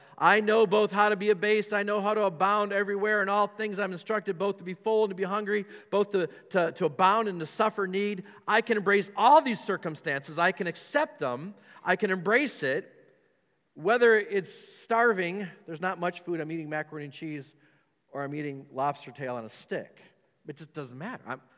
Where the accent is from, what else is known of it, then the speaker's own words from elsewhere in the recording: United States; Well, you know, I'm an American, and I deserve.